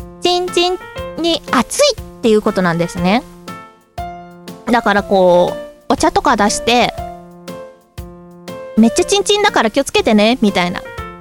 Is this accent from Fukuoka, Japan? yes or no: no; Nagoya, Aichi, Japan; now in Tokyo, Japan; 名古屋から上京してきた人間として